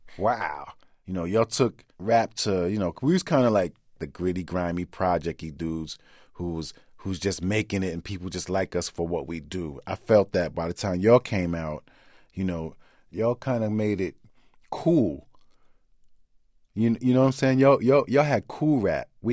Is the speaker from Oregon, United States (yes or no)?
no; Queensbridge, New York, United States; And, you know, it made a difference for me because, all right, I'm from Queensbridge. It was a rough ride